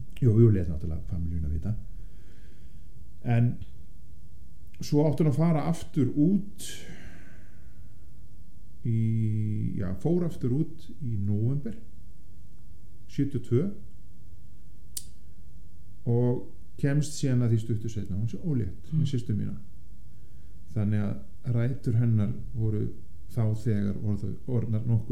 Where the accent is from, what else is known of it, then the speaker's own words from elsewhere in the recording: Vestmannaeyjar, Southern Region, Iceland; Ég fæddur og uppalinn í Vestmannaeyjum Og hef búið hér í sama húsi síðan ég fæddist Fyrir utan eitt ár sem ég bjó í Bandaríkjunum